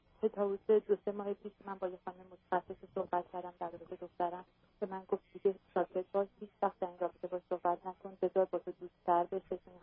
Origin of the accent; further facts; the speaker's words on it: Iran; moved away as an adult; now in United States; یه دختر 18 ساله دارم. ما 8 سال پیش از ایران اومدیم به آمریکا.